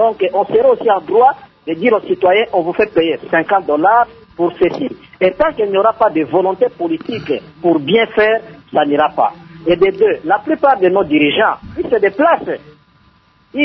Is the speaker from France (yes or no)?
no; Bandundu, DR Congo; Chez nous, en République démocratique du Congo, j'ai été dans ma province de Bandundu